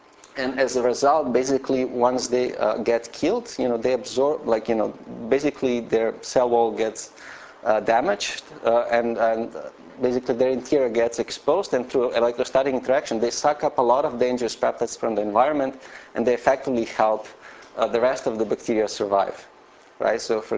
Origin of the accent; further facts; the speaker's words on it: Slovenia; I'm originally from Slovenia, and I did my undergrad